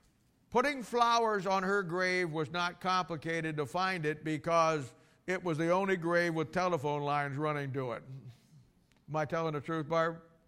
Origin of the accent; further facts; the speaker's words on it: Canton, Ohio, United States; I'm from Canton, there was a guy up in Akron